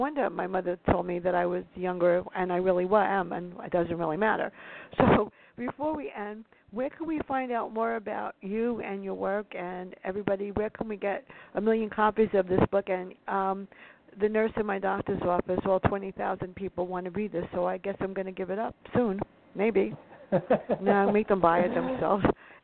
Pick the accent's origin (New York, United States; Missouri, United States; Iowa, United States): New York, United States; Bronx; My first 3 books were about ourselves growing up in the South Bronx and our antics.